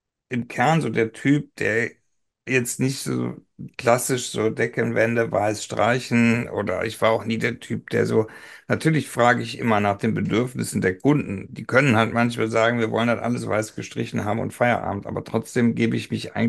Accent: Rhineland, Germany; bei uns im Rheinland ist es natürlich Karneval.

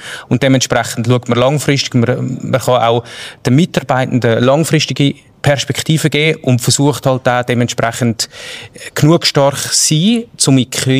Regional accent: Zurich, Switzerland; ich bin im Zürich Unterland aufgewachsen, nicht in der Stadt, auch wenn ich schon früh dann immer wieder ein bisschen mit der Stadt in der Stadt gewesen bin.

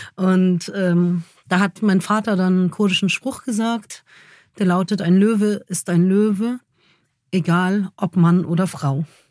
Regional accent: Germany; ich bin Deutsche und in Deutschland ist die vorherrschende Religion das Christentum.

